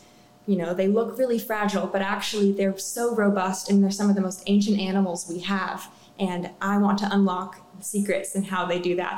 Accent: San Diego, California, United States; I'm actually from San Diego, and I grew up coming to this aquarium.

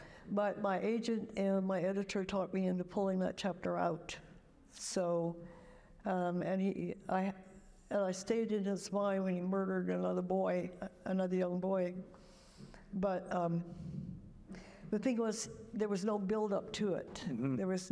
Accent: England, United Kingdom; But they keep pushing it on me because I'm English.

